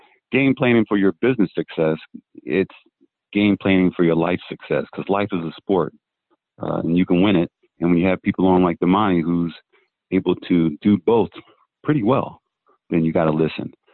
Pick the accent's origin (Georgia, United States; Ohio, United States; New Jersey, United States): New Jersey, United States; Well, I'm from New Jersey.